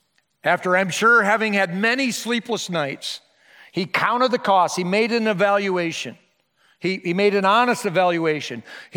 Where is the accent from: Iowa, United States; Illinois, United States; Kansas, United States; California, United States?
Iowa, United States; I'm so thankful to be born and raised in Iowa in this part of the world